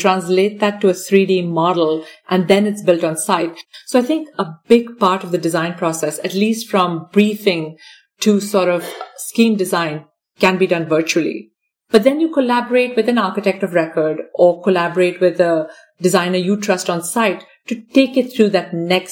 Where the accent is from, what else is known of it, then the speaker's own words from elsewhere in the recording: Dubai, United Arab Emirates; I always consider myself as someone from Dubai. I'm an Indian from Dubai.